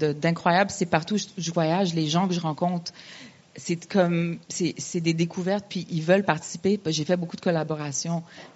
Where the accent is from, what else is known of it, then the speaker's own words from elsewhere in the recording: Montreal, Quebec, Canada; born there; Je suis née à Montréal. Ma famille, mes parents viennent de la Syrie, de Damas et d'Alep. Donc, c'était une ville très artisanale en Syrie. Et ma grand-mère est libanaise.